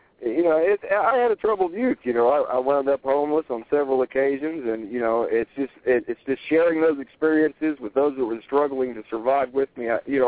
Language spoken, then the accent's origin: English; Hamilton, Ohio, United States; also born or lived in Gary, United States / South Bend, United States; I was born here actually in Hamilton, Ohio, and have been in this area most of my life.